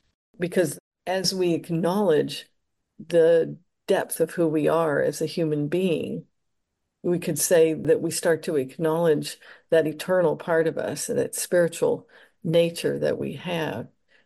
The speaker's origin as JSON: {"language": "English", "country": "United States", "tie": "born or raised there", "said": "I grew up in the United States, so I can speak for that. But my parents were not from the United States"}